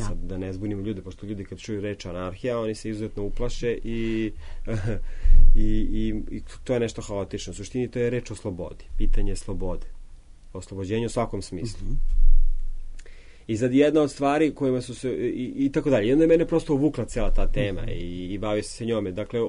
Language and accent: Serbian; Serbia; ja sam Srbin